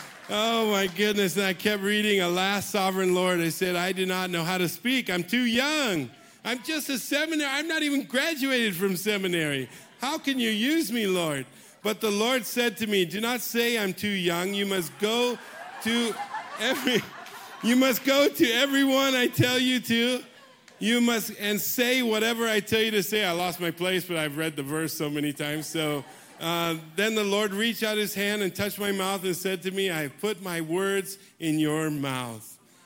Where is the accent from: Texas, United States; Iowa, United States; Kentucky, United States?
Iowa, United States; Barnum; So I'm from Barnum, Iowa. So you probably never heard of Barnum. It's about 20 miles outside of Fort Dodge, Iowa. And so 96 people, I was number 96.